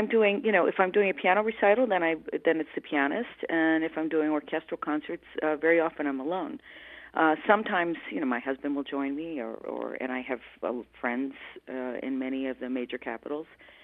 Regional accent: United States; because I'm American, so you want to be recognized in your home.

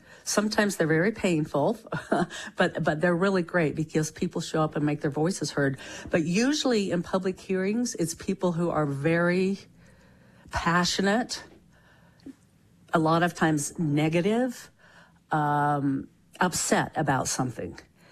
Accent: Washington, United States; you know, I was born and raised in Eastern Summit County. I lived 28 years in Camas and most of my life in Colville area.

